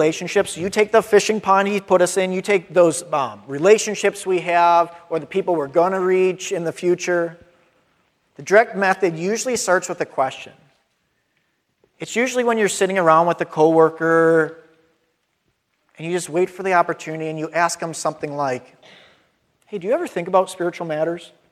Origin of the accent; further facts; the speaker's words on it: Wisconsin, United States; I grew up in Wisconsin. I'm a Packer fan.